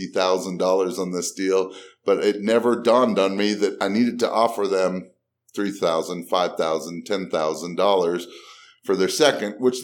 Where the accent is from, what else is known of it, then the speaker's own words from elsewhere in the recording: Utah, United States; I actually back in 2001 started the Salt Lake RIA. We're from Utah.